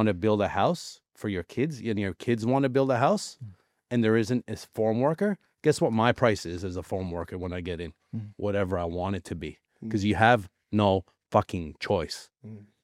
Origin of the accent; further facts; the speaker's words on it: Canada; Like, I remember growing up in Canada, the tobacco pickers, right? Tobacco fields in Canada where we're from, massive tobacco fields.